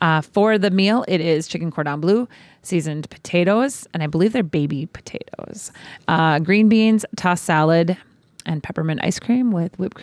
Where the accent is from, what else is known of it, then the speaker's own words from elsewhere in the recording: Crookston, Minnesota, United States; I'm from Crookston